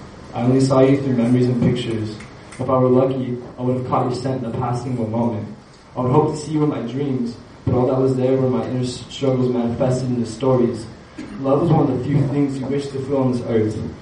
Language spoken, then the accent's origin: English; Fontana, California, United States; I'm from Fontana, California.